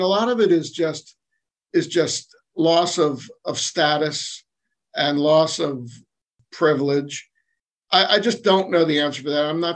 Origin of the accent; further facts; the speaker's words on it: Philadelphia, Pennsylvania, United States; so I grew up in newspapers in Philadelphia